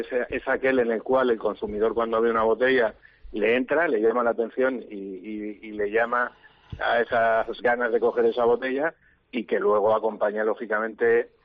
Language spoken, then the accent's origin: Spanish; Valencian Community, Spain; ha sido un orgullo como valenciano